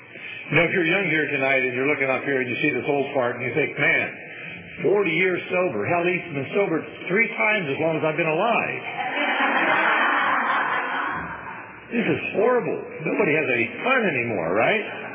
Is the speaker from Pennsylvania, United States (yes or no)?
yes; Pennsylvania, United States; born there; now in Fresno, United States; I wasn't born in Fresno. I was born near Pittsburgh, Pennsylvania, in the country. I was the last of 8 children.